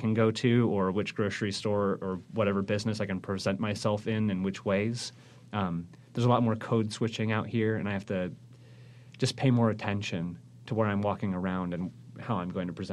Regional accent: Washington, United States; I grew up in Washington State in a semi-conservative area, and I remember when someone would come out, it was a big deal.

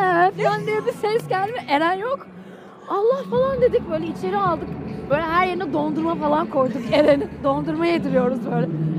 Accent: Büyükada, Istanbul, Turkey; Ben Büyükadalıyım. O yüzden su benim için yani çok önemli.

